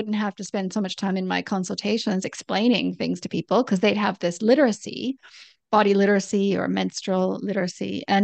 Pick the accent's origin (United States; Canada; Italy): Canada; also born or lived in Sydney, Australia; So I'm Canadian, we've said. I lived in Sydney for a long time.